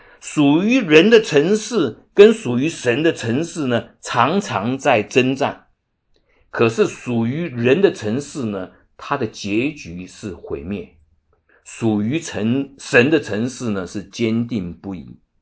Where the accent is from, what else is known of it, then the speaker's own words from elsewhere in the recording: Taiwan; now in United States; 像我来自台湾的，我有台湾的国籍